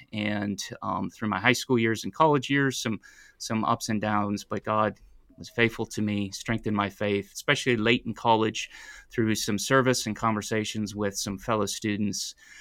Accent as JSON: {"language": "English", "town": "Toledo", "region": "Ohio", "country": "United States", "tie": "born or raised there", "said": "I'm from Ohio. I'm a native to Toledo, Ohio."}